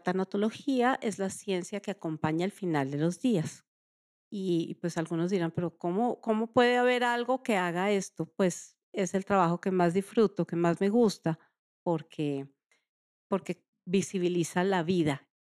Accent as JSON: {"language": "Spanish", "country": "Colombia", "said": "una mujer colombiana, una mujer que ama socializar"}